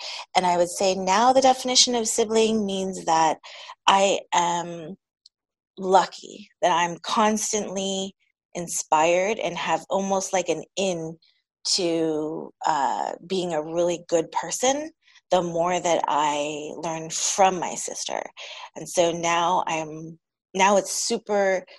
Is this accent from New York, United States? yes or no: no; Minnesota, United States; born there; I'm Taiwanese American. I'm from actually born in Minnesota.